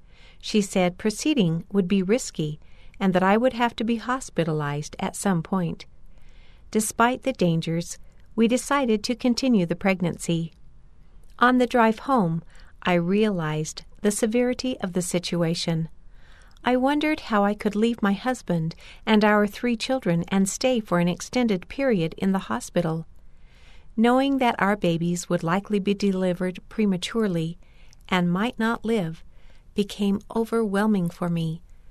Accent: Peru; my home country of Peru

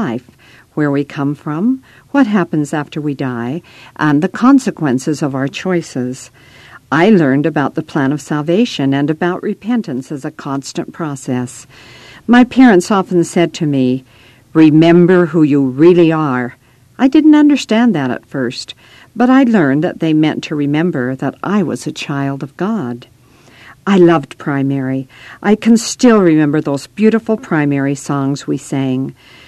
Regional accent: Colonia Juarez, Chihuahua, Mexico; I grew up in Colonia Juarez, Mexico, and had a happy childhood.

